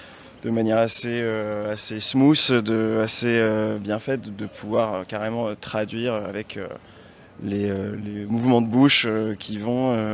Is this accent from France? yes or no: yes; Lyon, Auvergne-Rhône-Alpes, France; je suis originaire de Lyon. J'ai 28 ans